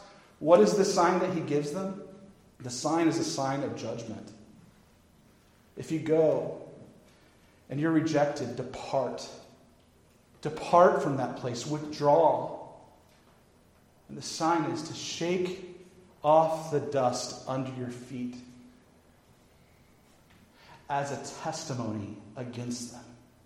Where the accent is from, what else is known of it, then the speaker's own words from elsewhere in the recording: Kansas, United States; I remind you, I grew up in Kansas. I don't speak French.